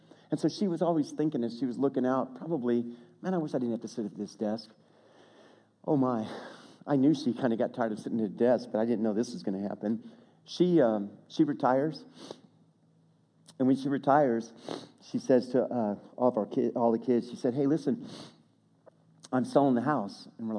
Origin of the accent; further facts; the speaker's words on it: St. Louis, Missouri, United States; I mean, we're from North County, St. Louis.